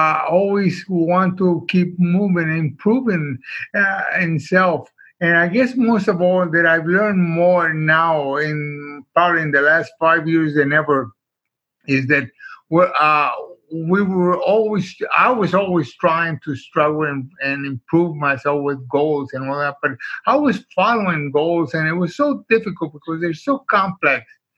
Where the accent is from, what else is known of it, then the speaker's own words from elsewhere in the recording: Mexico; also born or lived in Minnesota; now in United States; I came from Mexico and I worked in the fields and I worked in the factories and I worked in everything else. And then I came to Minnesota and I worked in the packing house